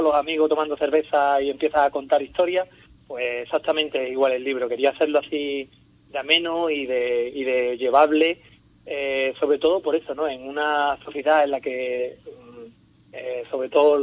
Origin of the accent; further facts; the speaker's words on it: Andalusia, Spain; como buen andaluz está claro